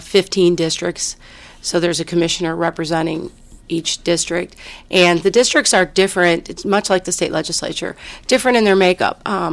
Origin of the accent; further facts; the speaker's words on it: Garden City, Michigan, United States; Well, I was born and raised in Garden City, lived in the area my entire life.